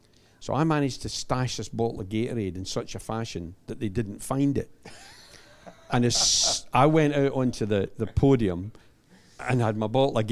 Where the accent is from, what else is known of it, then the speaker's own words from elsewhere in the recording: Scotland, United Kingdom; So every pub I go into in Australia, they buy me a drink now because I'm the Scotsman that swore on live television.